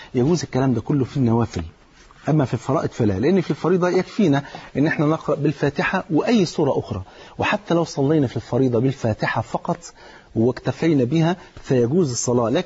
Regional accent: Egypt; يقول لك حتى المثل عندنا في مصر ليه يقول بيع رخيص تبيع اكتر تكسب اكتر

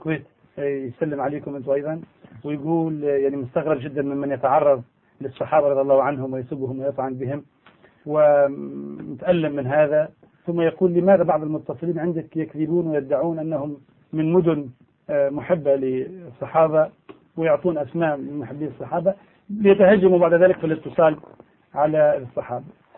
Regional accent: Dhi Qar, Iraq; أنا مواطن عراقي أعيش في مدينة الناصرية.

